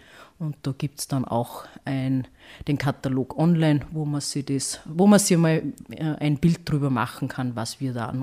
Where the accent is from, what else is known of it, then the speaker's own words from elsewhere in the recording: Austria; Und da ist die Idee geboren, ja wieso nicht bei uns in Österreich diesen Handwerksbetrieben unter die Arme greifen